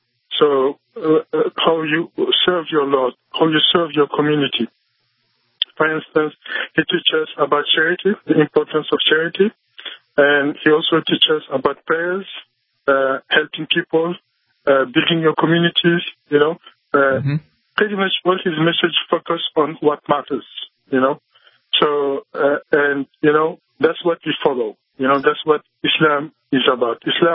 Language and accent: English; Senegal; yeah, look, I'm from West Africa. So the country I come from, 94% Muslims.